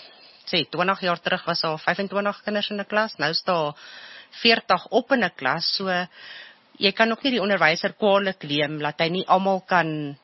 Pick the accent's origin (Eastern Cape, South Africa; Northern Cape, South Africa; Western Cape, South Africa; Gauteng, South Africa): Gauteng, South Africa; Germiston; now in Boksburg, South Africa; Ek het in Germiston groot geword en ons het nie baie getrek nie. Ek het my hele lewe lank daar gebly en die dag toe ek wel trek is toe ek trou. Toe van toe af is ek in Boksburg